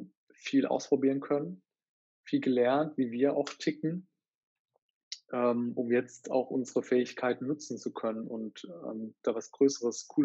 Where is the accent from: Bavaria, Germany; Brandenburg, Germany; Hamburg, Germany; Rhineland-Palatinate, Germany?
Rhineland-Palatinate, Germany; in meiner Heimatstadt, beziehungsweise Pirmasens, kommen aus einem Dorf daneben, aber so aus meiner Heimat